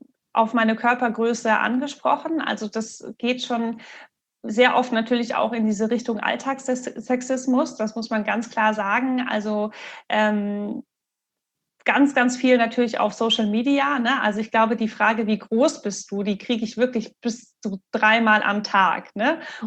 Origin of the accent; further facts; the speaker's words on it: Marburg, Hesse, Germany; Ich bin ja in Marburg aufgewachsen, also auf dem Dorf. Und dann ging es quasi zur weiterführenden Schule in die Stadt.